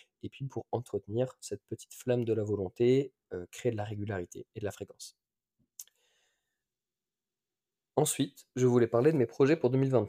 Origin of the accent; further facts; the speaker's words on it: Saintes, Nouvelle-Aquitaine, France; also born or lived in Angoulême; Je viens à la base de Charente-Maritime. J'ai vécu une grande majorité de ma vie aux alentours d'une ville qui s'appelle Saintes, dans le 17. Ensuite, j'étais à Angoulême dans mes études en STAPS.